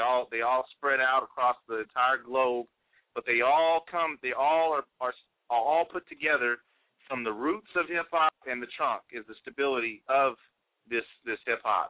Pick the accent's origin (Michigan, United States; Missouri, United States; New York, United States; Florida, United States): New York, United States; Brooklyn; born there; I was born in Brooklyn, New York, and all my father's family is in New Jersey and in Brooklyn, the Bronx.